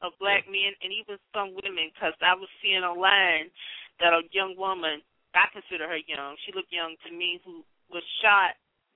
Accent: Florida, United States; You're from the South. I'm from the South. I'm from Florida, where all this is happening at. And I'm from Northwest Florida. And this is where everything is happening at. I'm near Alabama state line.

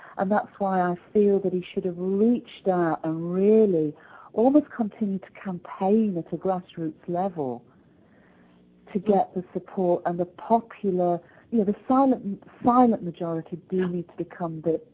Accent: United Kingdom; but as a Brit who loves America, I was there

